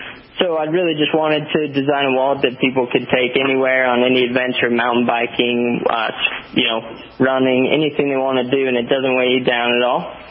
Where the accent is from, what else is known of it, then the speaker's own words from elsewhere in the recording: Salt Lake City, Utah, United States; I'm from Salt Lake City.